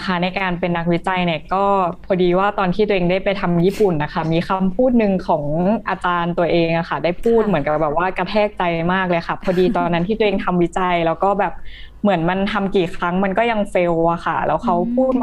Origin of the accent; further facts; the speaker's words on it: Bangkok, Thailand; born there; now in Nakhon Si Thammarat, Thailand; เป็นคนกรุงเทพโดยกำเนิดค่ะ